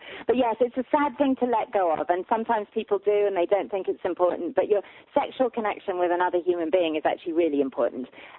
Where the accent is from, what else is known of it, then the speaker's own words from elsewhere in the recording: Yorkshire and the Humber, United Kingdom; moved away as an adult; now in United States; I'm from Yorkshire in the north of England originally, but I've been here in the United States for about 20 years, so I think I count as one of you now.